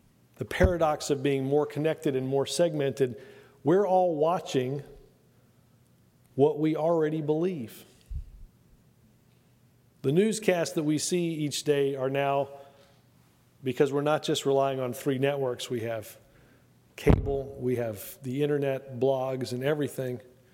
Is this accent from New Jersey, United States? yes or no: no; Alabama, United States; or 5:30 when I was growing up in Alabama to watch what happened during the day